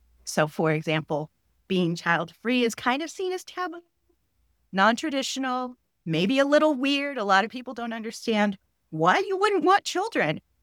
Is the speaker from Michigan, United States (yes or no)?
no; Los Angeles, California, United States; They were the only other Puerto Ricans in my world when I was a child growing up in Los Angeles.